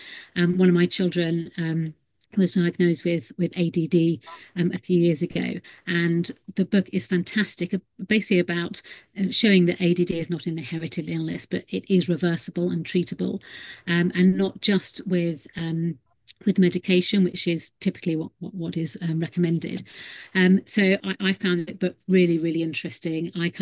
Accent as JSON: {"language": "English", "town": "Clapham", "region": "South East England", "country": "United Kingdom", "tie": "born or raised there", "said": "I grew up in Clapham, which is a little village outside of Worthing."}